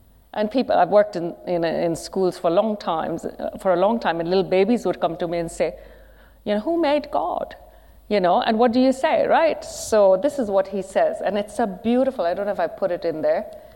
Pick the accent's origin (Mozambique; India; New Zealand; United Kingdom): India; You know, now I'm an Indian person, right? And yoga's come out of the Hindu tradition.